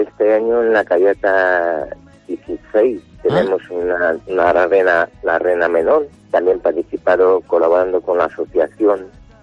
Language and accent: Spanish; central China, China; No, mi pueblo es justamente está en el centro de China.